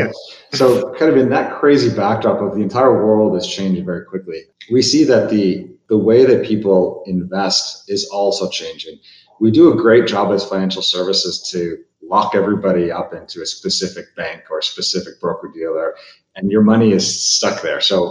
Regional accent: Chicago, Illinois, United States; also born or lived in England; My father's from Malaysia. My mom's from England. I was born in England. I grew up in Chicago.

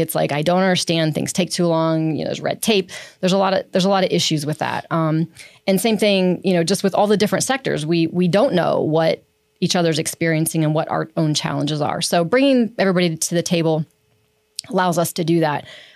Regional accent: Barberton, Ohio, United States; So I was born in Barberton. I actually went to Woodford Elementary, so I'm a Woodford Warrior.

